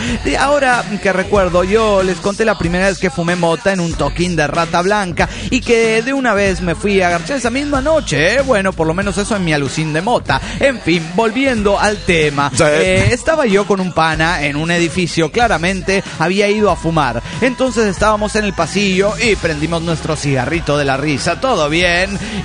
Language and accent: Spanish; Bolivia; now in Switzerland; una boliviana perdida en Suiza.